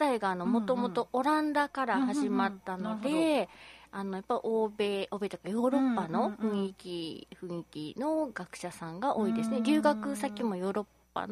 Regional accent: Kyoto, Japan; born there; はい、京都生まれです。

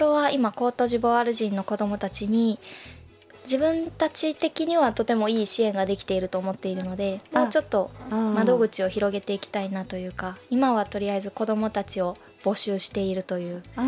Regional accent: China; 私自身が、母親が中国の、方なんですけども、生まれも育ちもほとんど向こうで、で幼稚園の時に一瞬だけ日本に住んだことがあって

